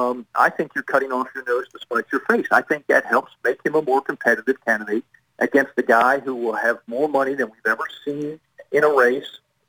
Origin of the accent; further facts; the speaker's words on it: New York, United States; and I would remind you of, as a New Yorker, what it said at the bottom of that Statue of Liberty